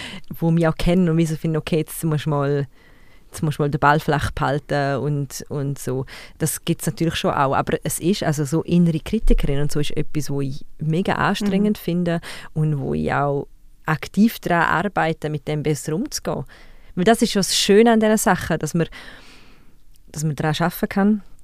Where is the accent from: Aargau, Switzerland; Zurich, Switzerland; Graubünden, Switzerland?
Graubünden, Switzerland; Dann bin ich in Graubünden aufgewachsen, das heisst sehr nah an also italienisch Bünden und dann halt Tessin und so weiter.